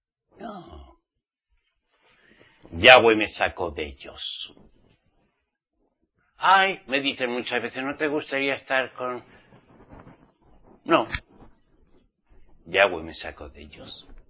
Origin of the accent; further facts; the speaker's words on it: Spain; yo soy español.